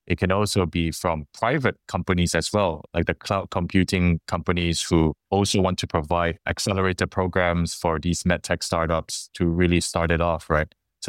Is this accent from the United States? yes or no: no; Malaysia; now in Singapore; So originally, I'm actually from Malaysia and I'm here working in Singapore.